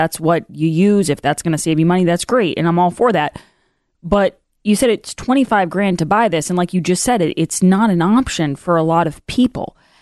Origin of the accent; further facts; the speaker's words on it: United States; And that to me, as an American, is insulting.